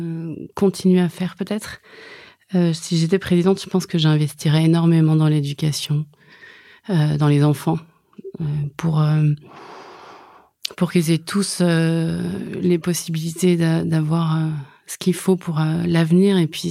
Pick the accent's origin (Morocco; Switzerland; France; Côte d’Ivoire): France; Brittany; Je suis bretonne alors. J'ai passé beaucoup de temps sur un bateau.